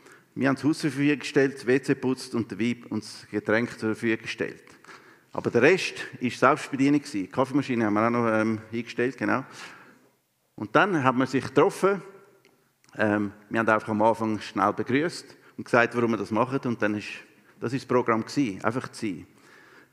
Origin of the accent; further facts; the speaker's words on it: Switzerland; Und auch wenn wir so ein bisschen eher zurückhaltend sind, nicht so extrovertierte Leute, jetzt als Schweizer